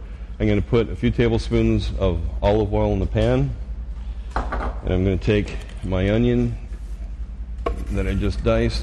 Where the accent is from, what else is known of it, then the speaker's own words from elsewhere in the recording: California, United States; I mean, I like Carl's Jr. because I grew up in California.